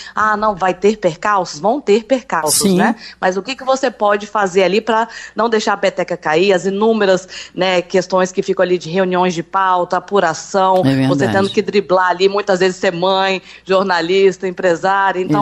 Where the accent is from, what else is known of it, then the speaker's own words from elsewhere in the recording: Brasília, Federal District, Brazil; now in Rio de Janeiro, Brazil; saí de Brasília sem nada, sem emprego, nada. Então tem 13 anos que eu tô morando no Rio de Janeiro, você viu aí meu sotaque ainda, não tem, né, um sotaque, né, de carioca.